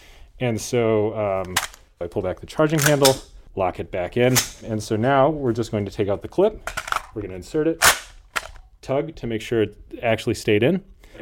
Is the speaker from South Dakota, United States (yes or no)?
yes; South Dakota, United States; also born or lived in Minnesota; I grew up in kind of all over the Midwest, but mostly rural South Dakota and rural Minnesota.